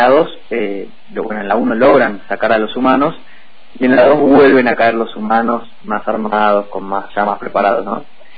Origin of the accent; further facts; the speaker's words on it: Argentina; si no empezamos a despertarnos y a despabilarnos como argentinos y argentinas